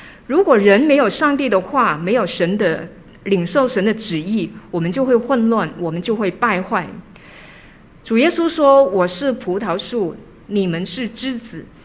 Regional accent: China; 我们中国人也说哈，爱你会打你哈

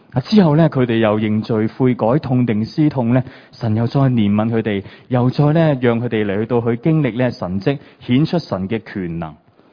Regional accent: China; 就好似呢我哋中国人呢成日都会讲到啊咩分久必合啊

